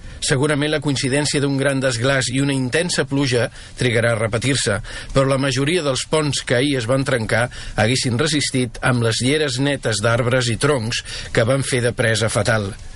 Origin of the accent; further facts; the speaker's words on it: Catalonia, Spain; Els que som del Maresme sabem que s'ha de tenir molt de respecte a les riuades